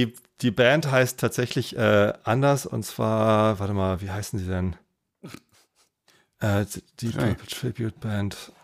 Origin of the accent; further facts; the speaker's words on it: Wisset, Germany; now in Hamburg, Germany; Es hieß nicht Kindergarten bei uns in Wisset, sondern der Spielkreis. Und in der Schulzeit haben wir halt sehr, sehr viel Zeit miteinander verbracht.